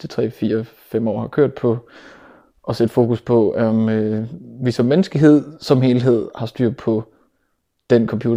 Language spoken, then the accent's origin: Danish; Aarhus, Central Denmark Region, Denmark; Jeg er født og opvokset her i Aarhus.